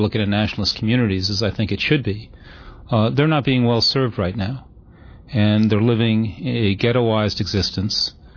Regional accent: Boston, Massachusetts, United States; Now, I come from Boston, too.

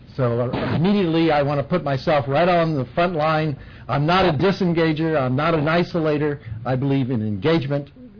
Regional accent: United States; I'm an American citizen concerned about American positions in the world

